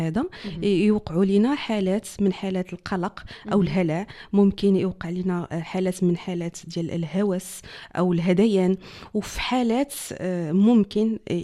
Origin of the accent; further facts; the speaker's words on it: Morocco; حيت راه عنده بزاف التسميات عندنا في المغرب